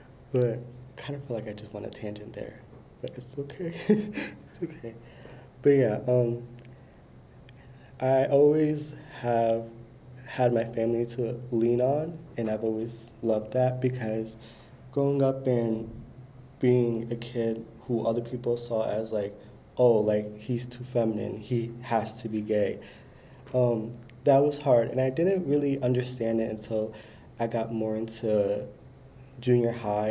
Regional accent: Hudson, United States; For me, growing up in Hudson, it always felt very like quiet here.

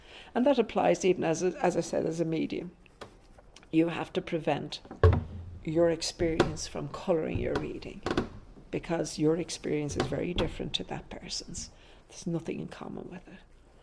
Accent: Ireland; moved away; "No," I said, "I'm Columbia County. I'm Irish."

